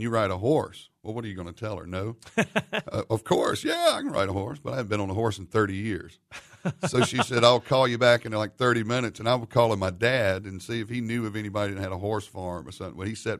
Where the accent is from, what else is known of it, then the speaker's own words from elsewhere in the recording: the South, United States; the personality, the attitudes that we grew up in the South. We have a long way to go in race relations still in the South.